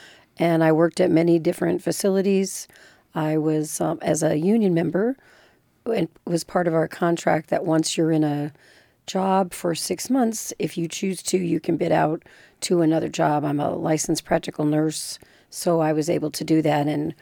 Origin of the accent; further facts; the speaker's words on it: Iowa, United States; I grew up in Northwest Iowa.